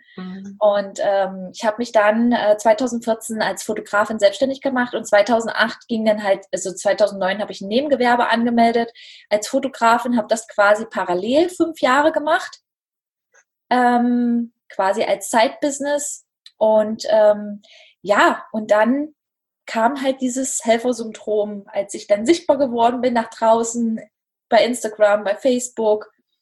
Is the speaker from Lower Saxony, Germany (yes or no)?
no; Dessau, Saxony-Anhalt, Germany; ich komme aus Dessau und ich lebe hier mit meiner kleinen Familie